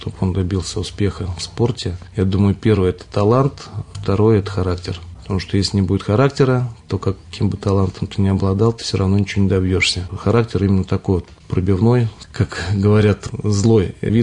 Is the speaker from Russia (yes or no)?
yes; Zhukovsky, Moscow Oblast, Russia; born there; Родился в Жуковском, жил в Родниках, сейчас в Островцах живу.